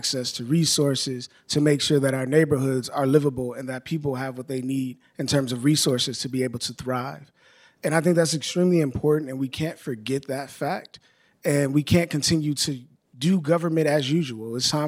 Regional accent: Milwaukee, Wisconsin, United States; So let me just first start by saying I'm from Milwaukee.

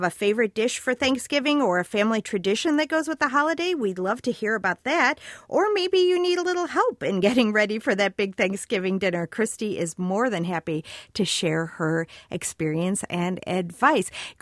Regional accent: Chicago, Illinois, United States; Well, I grew up in Chicago in a very Italian, Irish, Polish area.

